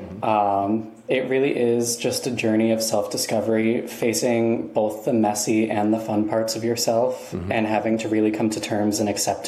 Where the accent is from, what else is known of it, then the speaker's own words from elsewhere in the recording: Dalton, Massachusetts, United States; I grew up in Dalton, Massachusetts, mm-hmm. Went to Ocona High School and everything.